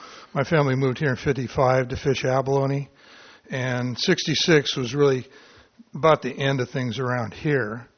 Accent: Morro Bay, California, United States; now in San Luis Obispo, United States; I live in San Luis Obispo. I grew up in Morro Bay

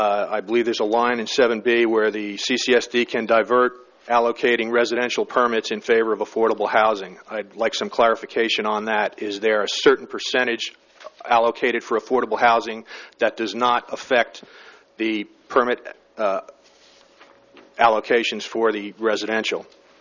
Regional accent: Westminster, California, United States; I'm from Westminster, California.

